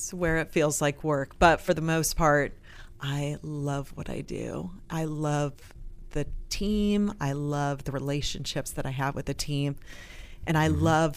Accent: Quad Cities, Illinois, United States; Originally from the Quad Cities, Illinois.

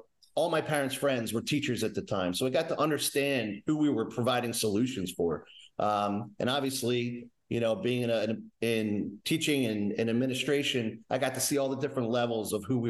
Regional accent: Pitman, New Jersey, United States; From South Jersey, specifically Pittman, New Jersey, and I have an older sister who's 5 years older than me.

